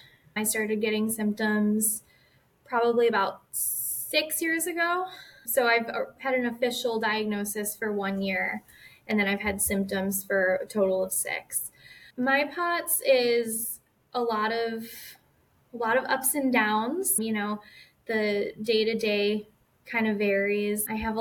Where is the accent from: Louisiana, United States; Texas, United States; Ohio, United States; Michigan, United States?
Ohio, United States; Cleveland; I'm from Cleveland.